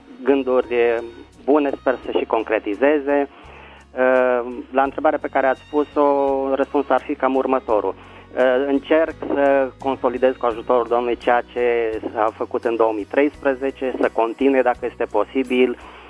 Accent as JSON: {"language": "Romanian", "region": "Bucharest", "country": "Romania", "said": "din București"}